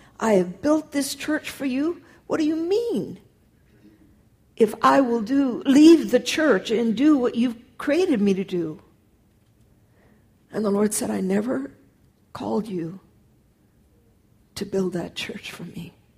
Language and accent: English; California, United States; I'm from California. We have ranches, what we call the California ranches out there.